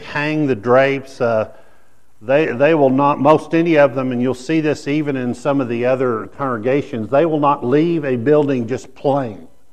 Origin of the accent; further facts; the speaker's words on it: Texas, United States; Like I tell people, where are you from? I'm from Texas.